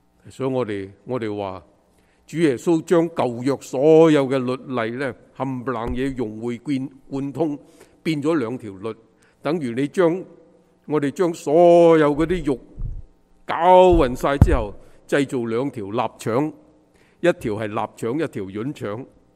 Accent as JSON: {"language": "Cantonese", "country": "China", "said": "即等于我们中国人挂个神祖先神位咁样。"}